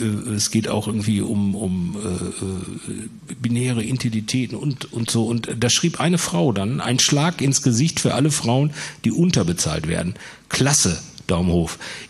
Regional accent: Herne, North Rhine-Westphalia, Germany; Ich bin in Herne groß geworden und in Bochum dick.

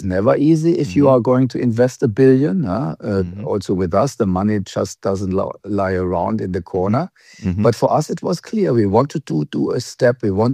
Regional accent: Saarland, Germany; English is a second language; Yeah, my father comes from Persian. But I'm born in the Saarland, and as you can hear by the accent, I'm from the Saarland.

